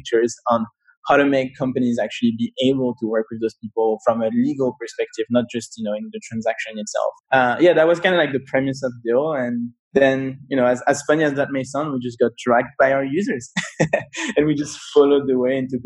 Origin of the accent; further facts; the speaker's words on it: Paris, Île-de-France, France; moved away as an adult; also born or lived in Israel / United States; My background, I'm originally from Paris. I grew up in Paris. When I was pretty young, I left for university in Israel.